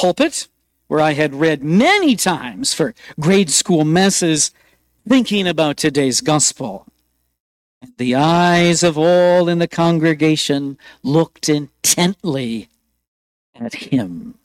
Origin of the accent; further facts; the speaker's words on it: Austin, Minnesota, United States; I returned to my hometown of Austin, Minnesota, where I grew up